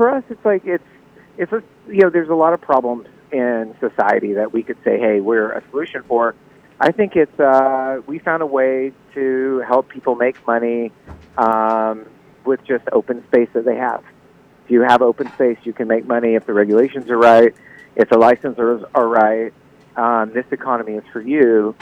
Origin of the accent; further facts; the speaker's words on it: Oklahoma, United States; So I'm from Oklahoma originally, and the laws in Oklahoma made it kind of the perfect storm for us to participate.